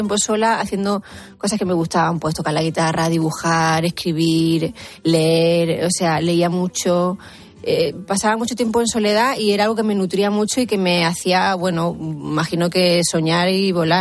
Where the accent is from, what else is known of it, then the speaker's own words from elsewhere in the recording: Andalusia, Spain; en Andalucía en general, a ver, yo tiro para mi tierra